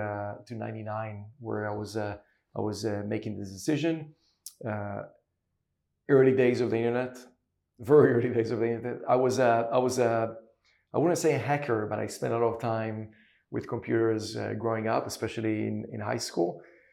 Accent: Haifa, Haifa District, Israel; moved away; Yeah, so I'm born and raised in Israel, in Haifa, actually. I'm proud Haifa graduate.

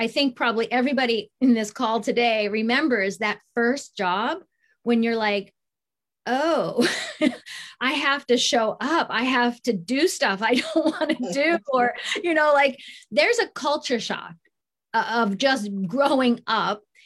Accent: Columbus, Ohio, United States; also born or lived in Japan; So I was born in Japan. And then at the age of two, I went to home with them to Columbus, Ohio

